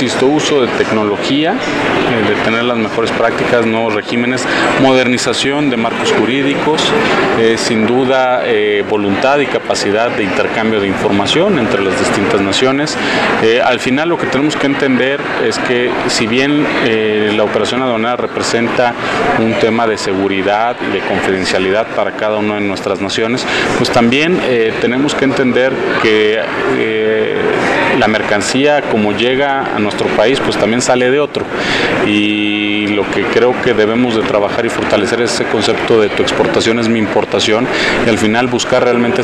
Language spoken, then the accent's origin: Spanish; Mexico; Ahora ya voy no solamente como candidato mexicano, sino como candidato de la región